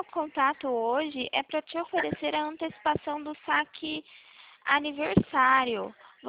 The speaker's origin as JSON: {"language": "Portuguese", "town": "Cordeirópolis", "region": "São Paulo", "country": "Brazil", "said": "Eu sou do interior de São Paulo, eu estou falando de Cordeirópolis."}